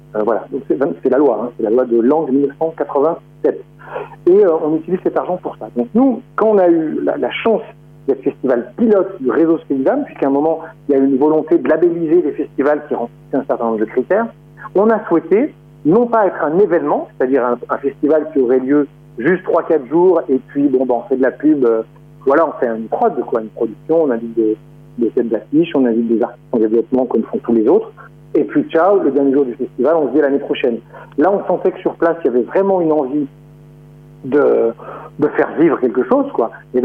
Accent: the Alps, France; now in Toulon, France; Et moi, j'ai grandi dans une région dans les Alpes. Et maintenant, j'habite dans le sud de la France. Je me sens chez moi, j'habite à Toulon.

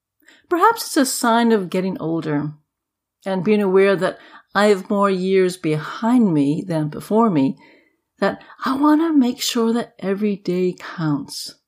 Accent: New Brunswick, Canada; It's been an adjustment to be back in New Brunswick. I'm not living in my hometown, but it's not far away from where I grew up.

